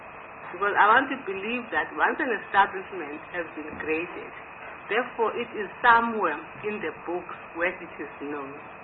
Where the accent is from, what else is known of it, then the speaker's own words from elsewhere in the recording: Eastern Cape, South Africa; You see, I come from the Eastern Cape